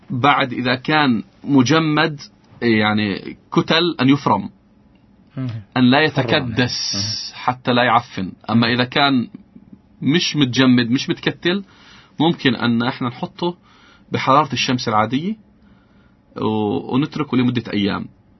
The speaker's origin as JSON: {"language": "Arabic", "country": "Palestine", "said": "يعني احنا عندنا في فلسطين تقريبا 70,000 طن مخلفات دواجن"}